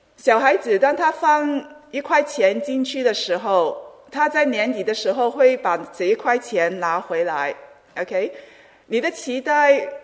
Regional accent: Hong Kong; 我记得呢，当我小时候的时候在香港，到春节就是过年的时候呢

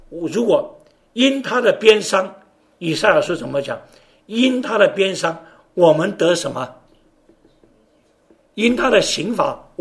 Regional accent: China; 很简单的，我们中国人办事情，讲两句话就讲完了

